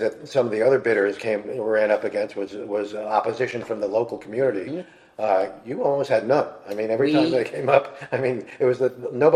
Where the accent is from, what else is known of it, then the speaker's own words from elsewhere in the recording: New York, United States; when I grew up in New York, that was the mm-hmm. the big racetrack, even bigger than Belmont.